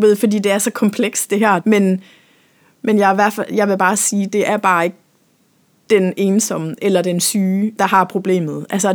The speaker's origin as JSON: {"language": "Danish", "region": "Region of Southern Denmark", "country": "Denmark", "tie": "born or raised there", "said": "Nu er jeg født og vokset op på Langeland"}